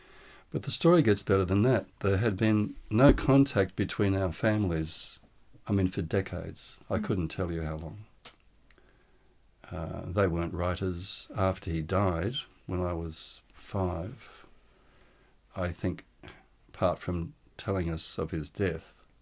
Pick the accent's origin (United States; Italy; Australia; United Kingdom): Australia; Sydney, New South Wales; It's my mum, just after she was engaged at in Ashfield, where I was born and raised in Sydney.